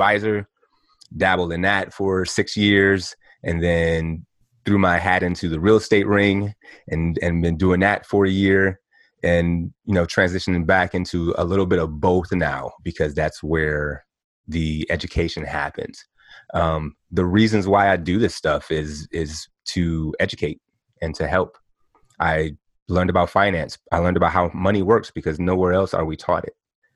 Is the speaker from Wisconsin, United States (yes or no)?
yes; Milwaukee, Wisconsin, United States; Basically, I'm just a guy from the upper Midwest. You know, it's been a ride. It's been an experience. I grew up in Milwaukee, Wisconsin.